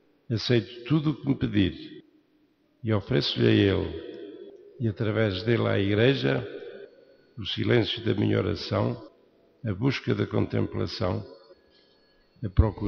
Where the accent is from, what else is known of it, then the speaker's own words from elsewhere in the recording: Portugal; Deve ser um caso único em Portugal, onde eu nasci, onde eu fui batizado, onde descobri a vocação sacerdotal. Tirando o período em que estive no estrangeiro por motivos de estudos, sempre vivi aqui